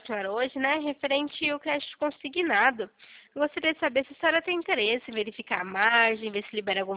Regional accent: Americana, São Paulo, Brazil; Não, eu sou aqui do interior de São Paulo, de Americana.

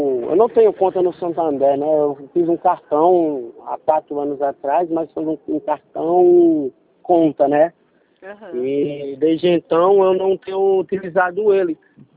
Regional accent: Rio Grande do Norte, Brazil; mas eu sou do Rio Grande do Norte

